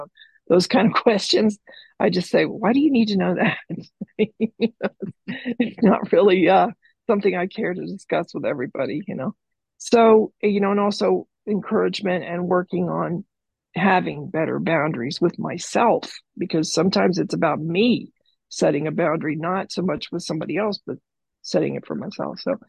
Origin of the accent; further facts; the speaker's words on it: Colorado, United States; I am a gratefully recovering compulsive overeater. I'm from Colorado in the United States.